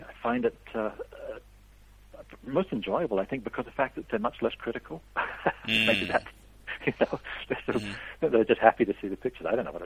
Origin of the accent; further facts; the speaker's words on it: New Zealand; When I was a kid and growing up in New Zealand, things were a little tight money-wise